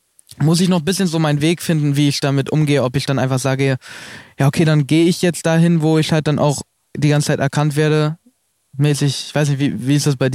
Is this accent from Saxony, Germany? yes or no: yes; Leipzig, Saxony, Germany; in Leipzig ist halt auch meine Heimatstadt.